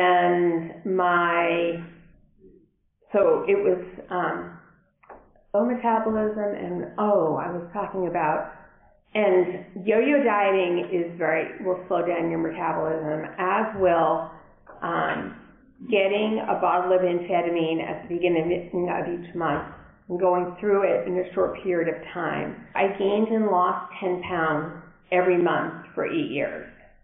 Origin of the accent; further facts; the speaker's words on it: Brookline, Massachusetts, United States; Oh, I didn't say where I was from. I'm from Brookline, Boston area.